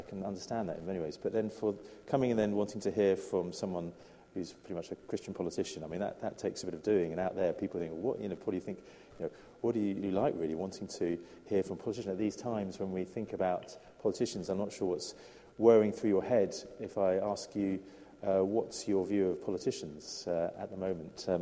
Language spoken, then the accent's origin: English; Cockfosters, London, United Kingdom; I grew up in Godfosters, so East Barnet Library was my local